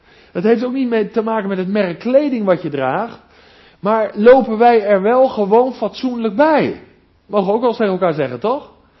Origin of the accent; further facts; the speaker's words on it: South Holland, Netherlands; ik kom uit het Westland, glastuinbouw